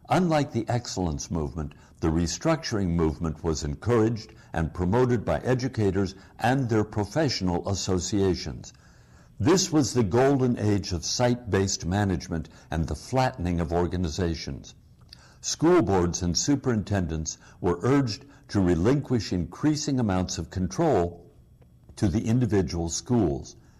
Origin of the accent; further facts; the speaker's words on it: Illinois, United States; In my home state of Illinois, a major reform initiative was passed in 1985.